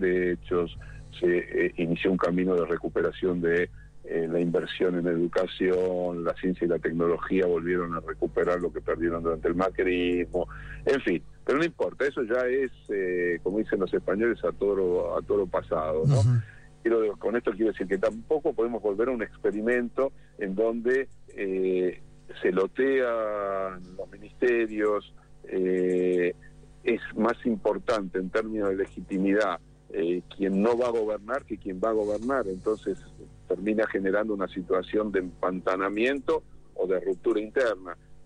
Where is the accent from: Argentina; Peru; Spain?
Argentina; Somos todos argentinos y argentinas, no.